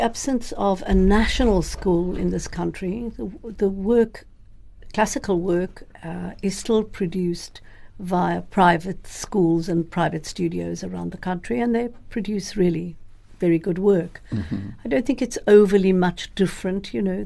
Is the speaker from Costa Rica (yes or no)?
no; South Africa; I've got to be careful how I answer this as a South African.